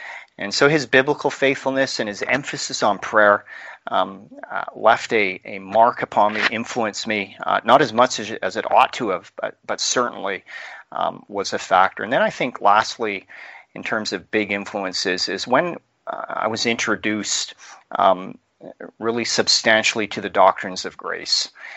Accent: Victoria, British Columbia, Canada; Yeah, that's right. They were actually immigrants from Britain in the 1960s.

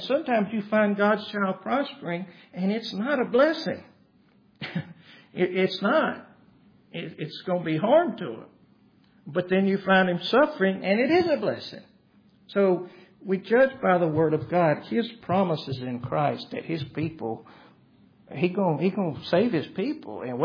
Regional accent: the South, United States; It just was very common when I was growing up in the South.

